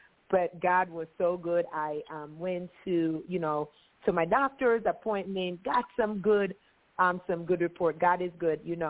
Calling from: Maryland, United States; I had caused, you know, where I live, I'm calling from Maryland, so where we live, my home is heated with oil

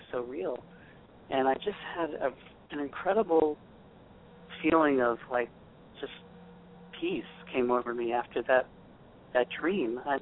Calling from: Massachusetts, United States; Calling from Cape Cod, Massachusetts.

